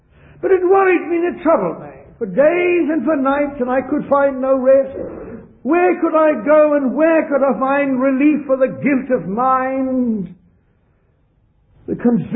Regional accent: South Africa; born there

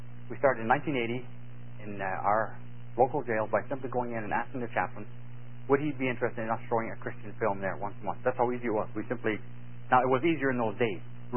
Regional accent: Canada; I'm a Canadian, and Susan's an American, and so that makes us very appropriate to do this particular seminar together.

